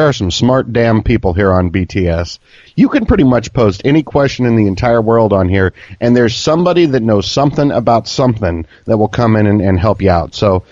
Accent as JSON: {"language": "English", "country": "Ireland", "said": "Me being Irish, I was looking for an Irish gal."}